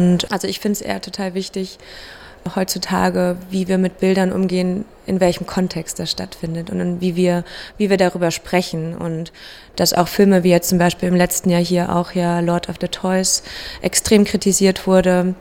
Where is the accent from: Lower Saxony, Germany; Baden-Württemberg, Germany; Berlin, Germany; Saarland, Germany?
Berlin, Germany; Ich bin im Friedrichshain geboren und halt selber mit einer Ostbiografie aufgewachsen.